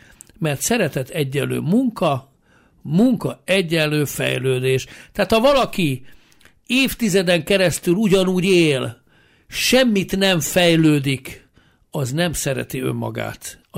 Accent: Tahi, Pest, Hungary; Tahiból fölnőttem, ezt bocsánat, közbe vágtam, ott ugye én már 61-ben születtem, és Tahiba a hegyoldalba születtem, ott szép ház van minden, meg gyönyörű erdők vannak a mai napig.

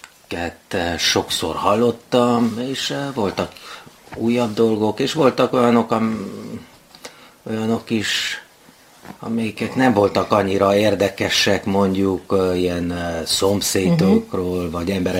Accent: Carei, Satu Mare County, Romania; Igen, én Nagy Károlyban születtem. Igen, de nem a kastélyban, hanem a kórházban.

